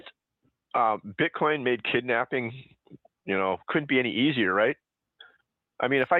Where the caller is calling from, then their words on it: Arizona, United States; in Arizona.